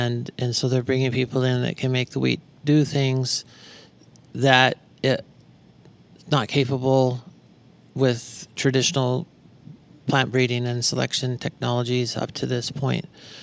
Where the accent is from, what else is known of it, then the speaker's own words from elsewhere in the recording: Arizona, United States; He goes, where are you from? I go, from Arizona.